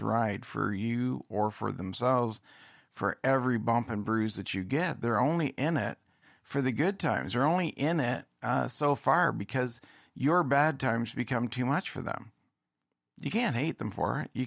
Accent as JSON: {"language": "English", "town": "Stratford", "region": "Ontario", "country": "Canada", "tie": "born or raised there", "said": "here in my hometown of Stratford"}